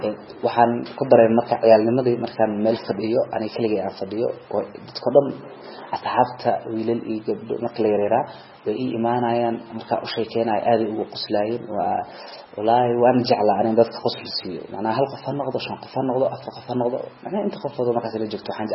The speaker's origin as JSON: {"language": "Somali", "town": "Mogadishu", "region": "Banaadir", "country": "Somalia", "tie": "born or raised there", "said": "waxaan ku dhashay Soomaaliya gaar ahaan magaalada Muqdisho degmada Yaqsi isla meeshaas ku soo barbaaray"}